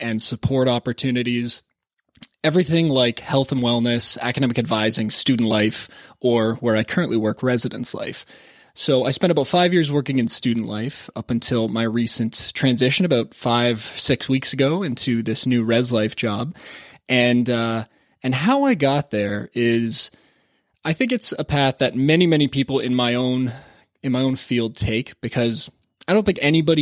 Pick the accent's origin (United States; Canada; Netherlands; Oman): Canada; Toronto, Ontario; went to Wilfrid Laurier University in Waterloo, which is about an hour west of Toronto, which is my hometown.